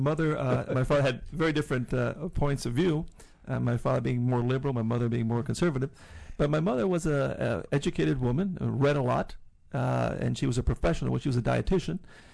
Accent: Venezuela; now in United States; I was born and raised in Venezuela, but I studied here in the States. I have a doctorate from UVA.

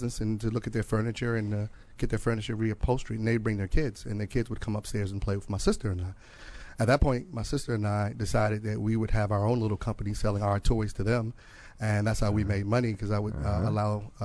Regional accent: Washington, District of Columbia, United States; Well, originally from Washington, D.C.

